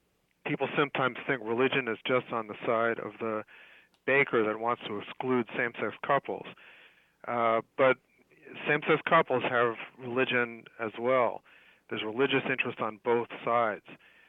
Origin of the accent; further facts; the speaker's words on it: New Jersey, United States; I grew up in New Jersey because I'm Jewish, and my father could not find a job in New York City because they were discriminating against Jewish engineers.